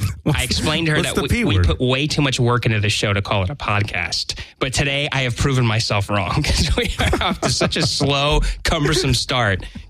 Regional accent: Florida, United States; Well, remember, I grew up in Florida where this kind of shit happens on a daily basis.

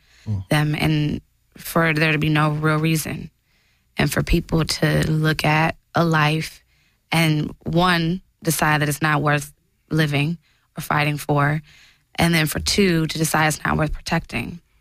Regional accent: Detroit, Michigan, United States; And I'm from Detroit, so I have a lot of cousins

